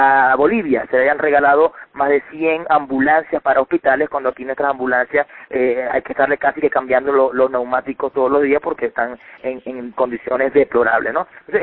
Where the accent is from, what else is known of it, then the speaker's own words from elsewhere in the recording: Venezuela; donde nosotros como venezolanos, a través del presidente de la República, lo entrega todo